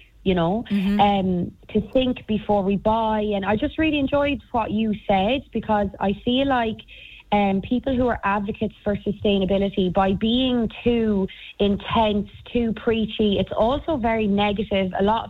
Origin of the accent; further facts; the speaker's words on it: Ireland; and as Irish people as well, because I've thought about it loads